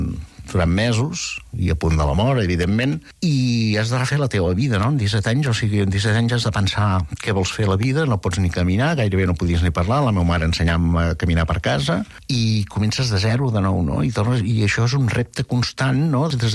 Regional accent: Salt, Catalonia, Spain; born there; now in Girona, Spain; jo vaig néixer a Salt i que estiguéssim a Salt i després ara sigui a Girona

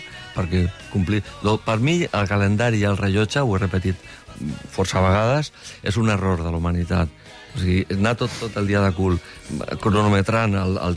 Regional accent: Barcelona, Catalonia, Spain; Jo vaig néixer al barri, al Poblenou, a la caseta, a la planta baixa, no? Que érem ben bé, érem quasi barraquetes, no? D'emigrants, la gent que venia de Múrcia, d'Andalusia... I jo sóc fill del barri

